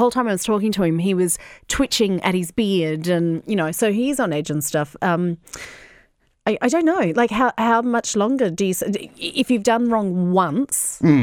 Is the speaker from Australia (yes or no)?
yes; Australia; I went, oh, from Australia.